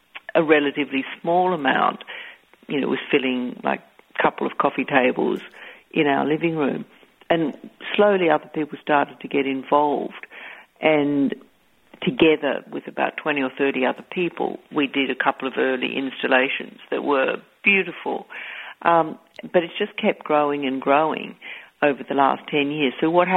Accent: Queensland, Australia; We grew up in Queensland, the state of Australia, where the Great Barrier Reef is.

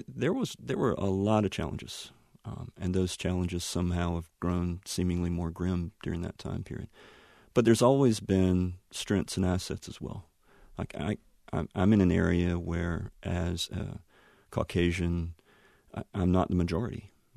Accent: Laurinburg, North Carolina, United States; So, born and raised in Laurinburg and grew up.

